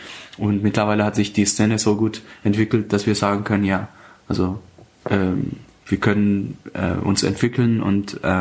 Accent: Afghanistan; Garmisch-Partenkirchen gewohnt und für diejenigen, die mich jetzt nicht sehen, also für euch alle, ursprünglich komme ich aus Afghanistan.

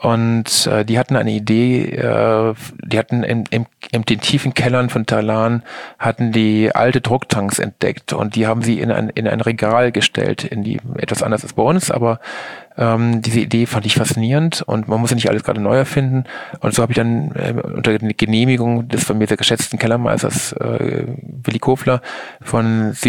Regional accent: Eifel, Germany; Ich komme aus der Eifel.

